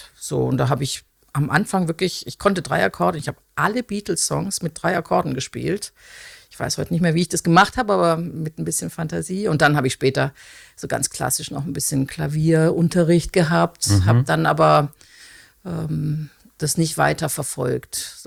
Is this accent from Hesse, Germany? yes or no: no; Konstanz, Baden-Württemberg, Germany; ich bin ursprünglich aus Konstanz und mein Vater kommt aus England, aus Liverpool, kein